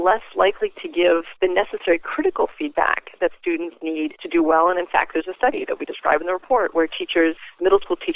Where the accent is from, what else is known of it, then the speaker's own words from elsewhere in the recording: Ireland; and I'm Irish, so I tend to use examples involving the Irish quite a bit.